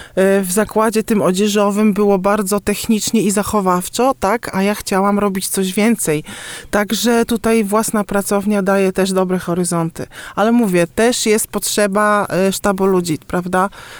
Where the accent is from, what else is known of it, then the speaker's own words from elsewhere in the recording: Kętrzyn, Warmian-Masurian Voivodeship, Poland; jestem z Kętrzyna.